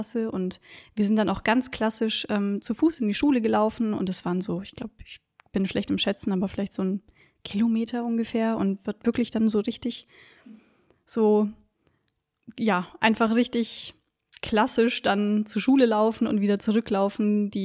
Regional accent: Kaufbeuren, Bavaria, Germany; Ich denke, als Kind habe ich das Leben dort sehr idyllisch wahrgenommen.

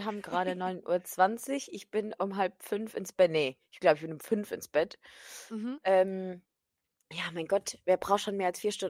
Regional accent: Germany; Dann war so, aus welchem Land kommst du? Und ich gesagt, ich bin wirklich eine deutsche Kartoffelmaus.

